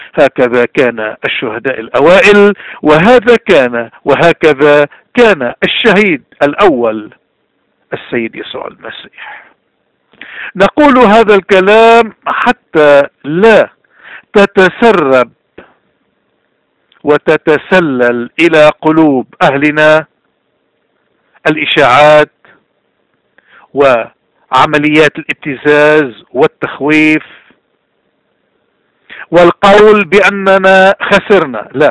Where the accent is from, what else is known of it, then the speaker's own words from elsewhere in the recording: Lebanon; نحن كشعب لبناني